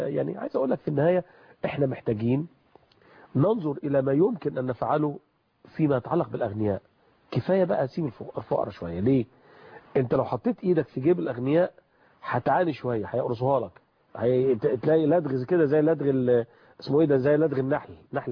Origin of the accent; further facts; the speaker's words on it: Egypt; عندنا في مصر